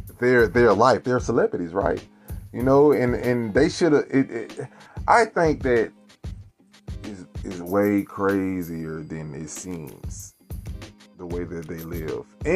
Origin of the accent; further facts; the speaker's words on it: United States; you know, us as American people, we idolize the rich, the famous.